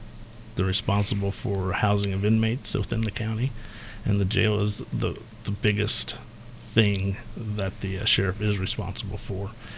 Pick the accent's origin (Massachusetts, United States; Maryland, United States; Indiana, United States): Indiana, United States; Washington; Well, I grew up in Washington